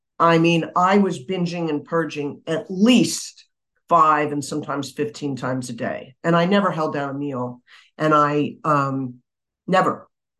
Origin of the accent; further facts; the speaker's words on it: New York, United States; as opposed to being where I grew up in New York.